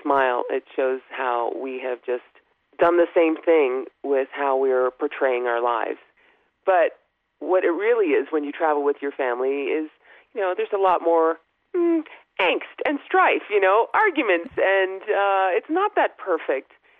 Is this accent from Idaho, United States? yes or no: no; New York, United States; And also where I was raised in New York, it was the same situation, you know.